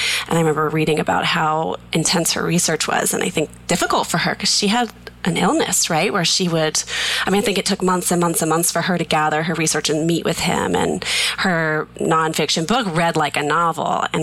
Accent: Plainville, Massachusetts, United States; We grew up in Massachusetts in a little tiny town called Plainville, just as big and as exciting as it sounds.

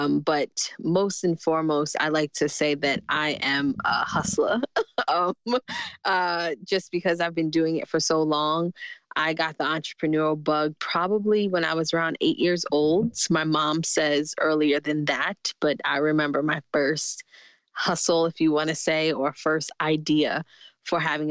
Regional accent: New York City, New York, United States; born or raised there

